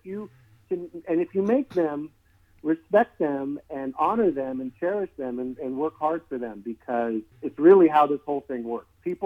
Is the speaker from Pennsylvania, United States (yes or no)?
no; Hollywood, California, United States; And I was raised in Hollywood and in Laurel Canyon, and I was kind of around the industry.